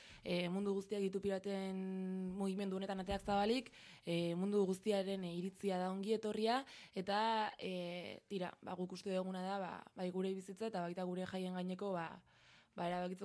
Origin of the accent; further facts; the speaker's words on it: San Sebastián, Basque Country, Spain; Donostiarrak gara